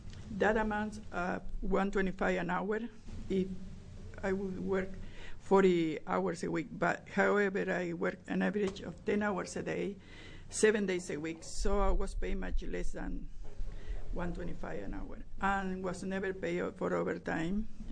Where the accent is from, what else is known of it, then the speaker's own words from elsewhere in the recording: Argentina; now in Keizer, United States; I'm originally from Argentina. I'm a longtime Oregon resident, and I live in Kaiser right now.